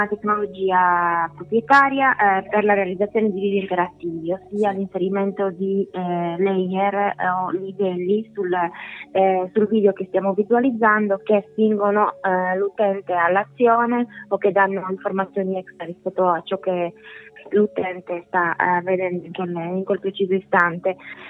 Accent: Sardinia, Italy; io ho deciso di tornare in Sardegna, perché appunto io sono sarda

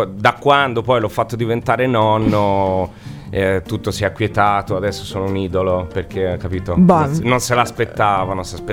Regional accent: Prato, Tuscany, Italy; Io sono toscano di Prato, okay. Però mio papà è inglese del nord

